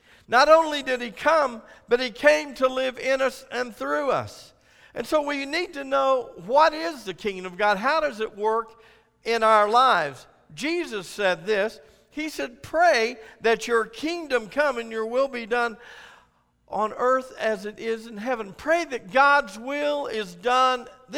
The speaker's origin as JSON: {"language": "English", "country": "United States", "tie": "born there", "said": "I'm really proud about being an American. I was born an American. I've lived here all of my life"}